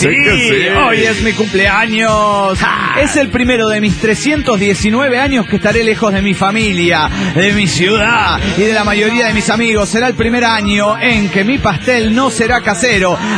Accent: Teuchitlán, Jalisco, Mexico; Soy el Guachimontón de Tauchitlán.

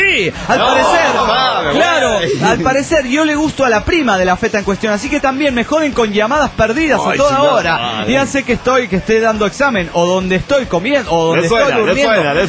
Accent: San Ignacio, Misiones, Paraguay; now in Rome, Italy; de San Ignacio, Paraguay.

